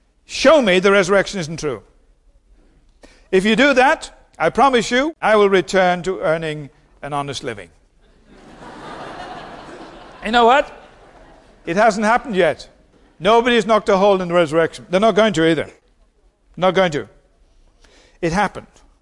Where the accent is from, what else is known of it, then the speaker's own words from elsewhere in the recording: United Kingdom; Now, I'm British, so that it goes with the bloodstream.